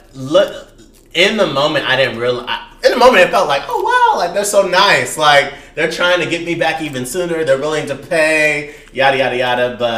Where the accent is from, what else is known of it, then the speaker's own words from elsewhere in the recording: California, United States; given that y'all know I'm from California... Like, holidays, I'm not going home for Thanksgiving.